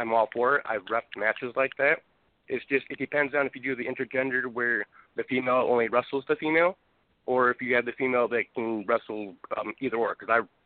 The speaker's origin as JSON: {"language": "English", "region": "Michigan", "country": "United States", "said": "I'm in Wisconsin now, but I'm originally from the Michigan area"}